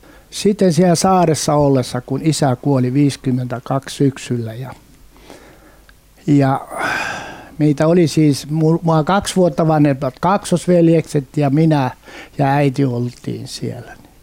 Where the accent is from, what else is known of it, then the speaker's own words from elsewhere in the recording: Kerimäki, South Savo, Finland; Synnyin Kerimäen Toroppalan kylässä ja ihan alakouluun saakka olin siellä.